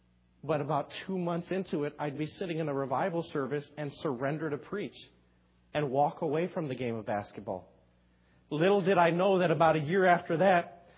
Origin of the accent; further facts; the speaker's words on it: Texas, United States; I grew up in South Texas. Grew up as a teenager who loved the game of basketball with all my heart.